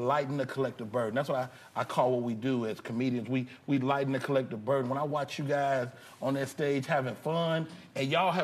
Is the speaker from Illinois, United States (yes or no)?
yes; Chicago, Illinois, United States; also born or lived in New Orleans / Los Angeles; now in Atlanta, United States; You know, like I'm from Chicago. You know, I've lived in different cities, New Orleans and L.A.